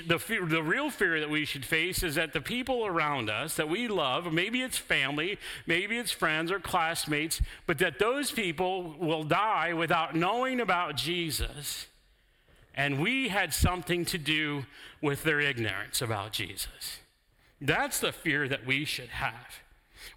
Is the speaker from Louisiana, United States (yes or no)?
no; Chicago, Illinois, United States; I grew up in Chicago.